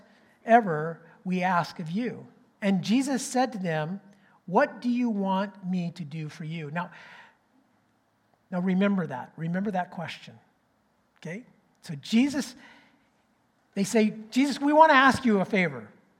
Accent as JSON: {"language": "English", "country": "Canada", "said": "Even though I know that we are Canadian, we hear a lot about what happens down in the States."}